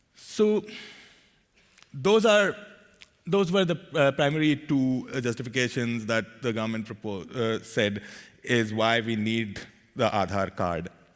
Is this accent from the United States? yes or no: no; India; And one of the subsidies I get as being an Indian citizen is subsidies on the cooking gas we use at home to cook food every day.